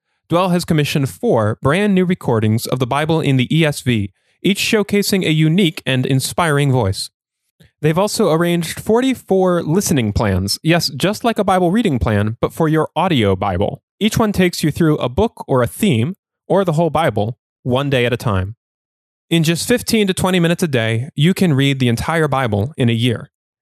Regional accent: Pennsylvania, United States; accent: Pennsylvania; That's my Pennsylvania accent.

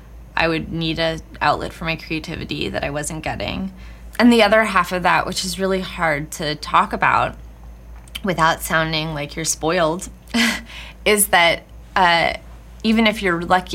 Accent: California, United States; I grew up in Southern California.

